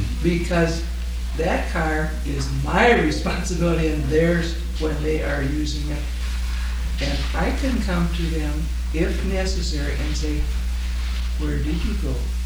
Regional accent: Midwest, United States; I had a 15-year-old. I'm from the Midwest.

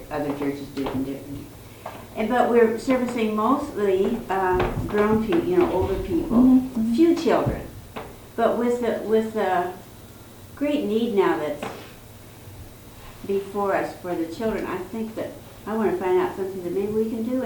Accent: Bellevue, Washington, United States; I'm from Bellevue, Washington

